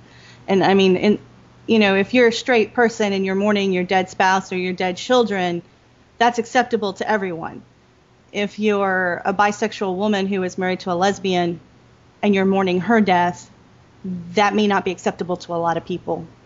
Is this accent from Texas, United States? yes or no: yes; Texas, United States; But at the same time, I have to say, I'm from Texas. And learning to hold a gun and shoot a gun is not uncommon here.